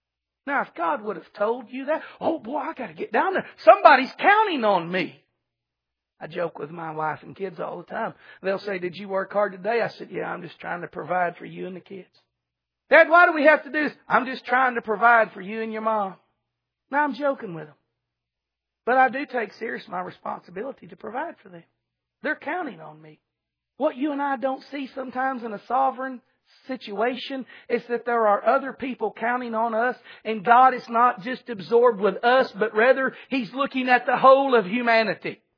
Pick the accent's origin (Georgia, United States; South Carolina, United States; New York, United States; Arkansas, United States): Arkansas, United States; Greenwood; now in Van Buren, United States; Lord, why am I in Van Buren, Arkansas? I grew up in Greenwood. Why can't I go back to Greenwood?